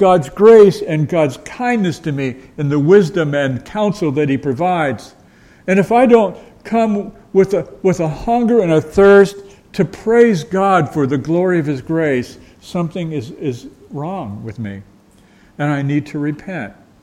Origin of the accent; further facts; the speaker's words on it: Beckley, West Virginia, United States; born there; We went very near the town where I was born in Beckley, West Virginia